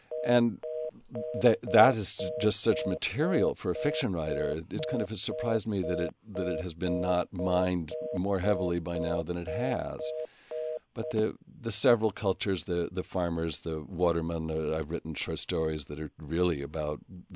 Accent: Massachusetts, United States; I grew up in outside Boston, and my father, as I say, was worked at Hope Mifflin in Boston.

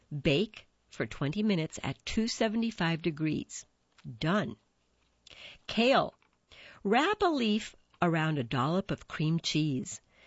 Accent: India; I'm Indian, and I like it spicy.

